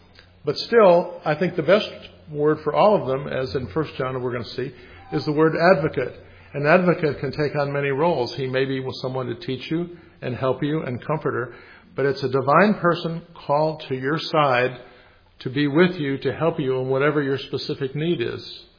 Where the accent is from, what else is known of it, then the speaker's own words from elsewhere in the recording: United States; I mean, I grew up in America. I heard about Jesus from the time I was a little kid.